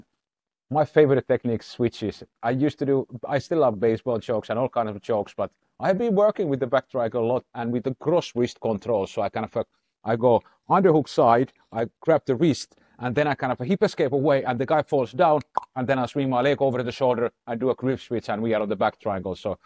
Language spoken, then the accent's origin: English; Finland; Because I'm from Finland